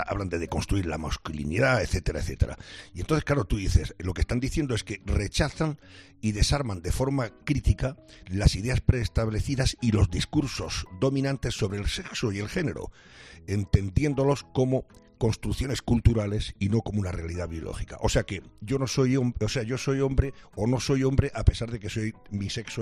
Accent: Andalusia, Spain; y yo como andaluz lo repruebo totalmente

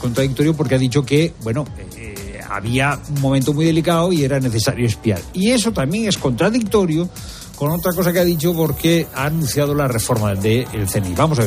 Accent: Spain; ¿Somos unos señoritos los españoles?

